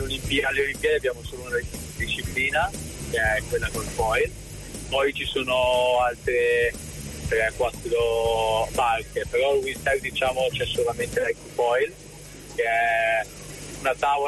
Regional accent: Arco, Trentino-Alto Adige, Italy; Sì, sono di Alco io.

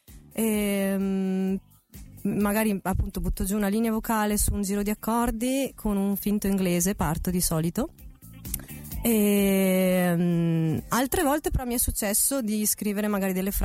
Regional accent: Cles, Trentino-Alto Adige, Italy; Io vedo anche per esempio in Val di Non, Val di Sole, io sono di Cles

